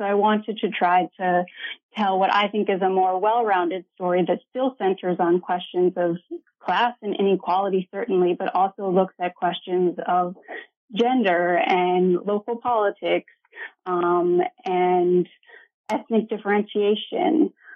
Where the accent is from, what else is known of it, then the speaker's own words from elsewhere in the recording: Ohio, United States; So I grew up in Ohio in a small college town, and I am the child of political scientists